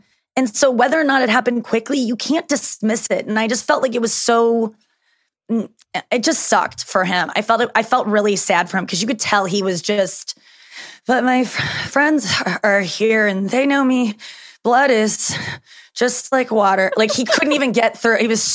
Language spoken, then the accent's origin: English; St. Louis, Missouri, United States; I'm from St. Louis